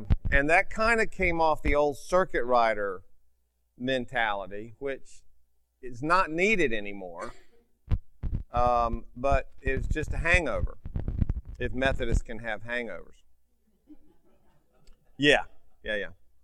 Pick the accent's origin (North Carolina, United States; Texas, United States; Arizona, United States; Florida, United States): North Carolina, United States; born there; I was born in July of 54. And in a little church in an obscure little town in eastern North Carolina